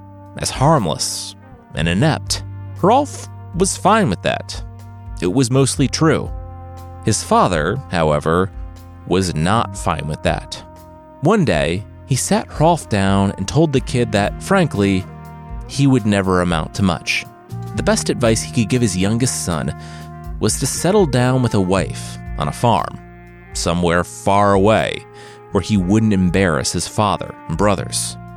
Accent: Midwest, United States; I'm from the Midwest. We're polite.

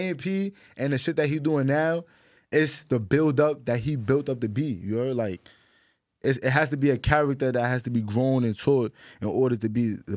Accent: Bronx, New York, United States; Like, I'm from the Bronx.

